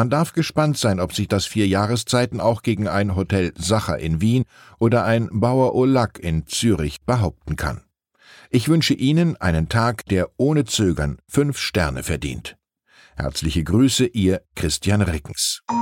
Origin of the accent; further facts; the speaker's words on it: Hamburg, Germany; Was mich als Hamburger besonders freut